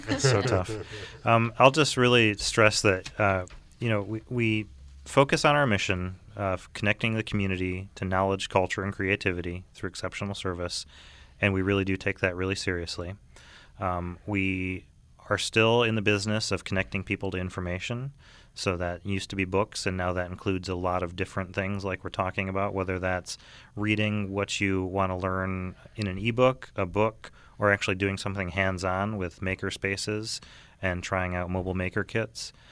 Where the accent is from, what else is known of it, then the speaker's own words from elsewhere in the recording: Michigan, United States; I grew up back in Michigan, and you saw even more back there.